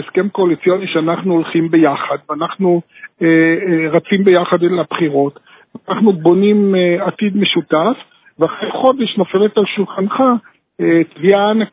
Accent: Haifa, Haifa District, Israel; born there; אני נולדתי בשכונת הדר.

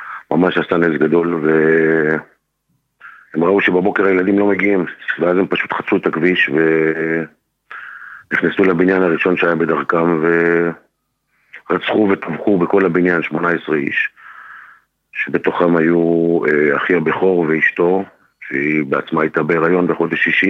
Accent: Kiryat Shmona, Northern District, Israel; אני זוכר שכל דפיקה בדלת אצלנו בקריית שמונה, הייתה מלווה בזה שכולם, כל האחים בורחים לכיוון החלון

